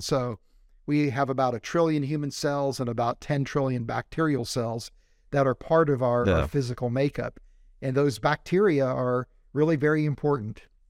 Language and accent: English; West Virginia, United States; You know, I grew up in West Virginia, and at that time, was not a mosque that we could have any kind of access to.